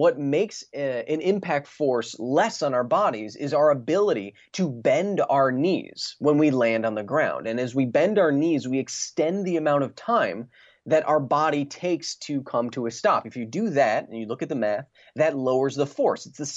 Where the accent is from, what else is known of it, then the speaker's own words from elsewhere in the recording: Wisconsin, United States; now in Los Angeles, United States; I grew up in Wisconsin watching, you know, shows like Mythbusters, and I've gotten the opportunity now, fortunate enough to work with some of the Mythbusters out here in Los Angeles.